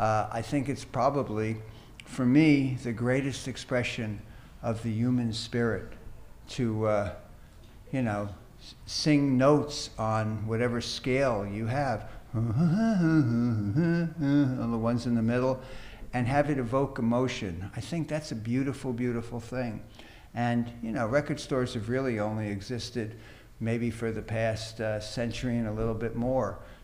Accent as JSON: {"language": "English", "region": "New Jersey", "country": "United States", "tie": "born or raised there", "said": "I was really taken with that music when I grew up in South Jersey."}